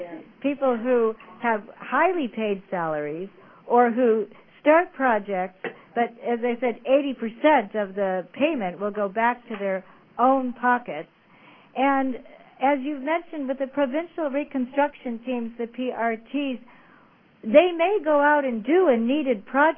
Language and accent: English; United States; if I, as an American, were choosing who's going to go to the university.